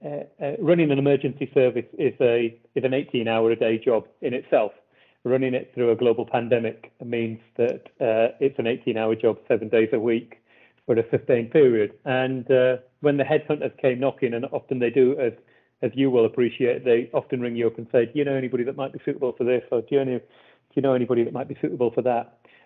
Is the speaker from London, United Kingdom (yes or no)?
no; Wakefield, Yorkshire and the Humber, United Kingdom; I'm from Wakefield in West Yorkshire, the son of first generation migrants to this country.